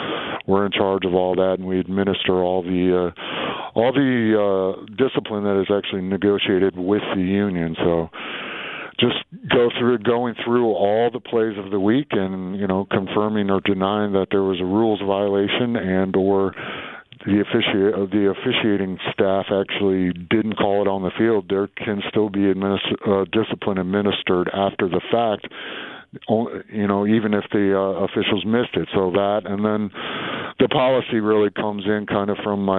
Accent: Michigan, United States; Especially, I grew up in Michigan, and that's something you look forward to.

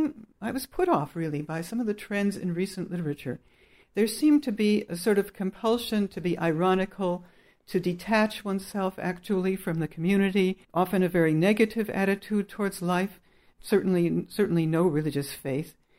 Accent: Madison, Wisconsin, United States; I grew up in Madison, Wisconsin, mm-hmm. middle of the United States.

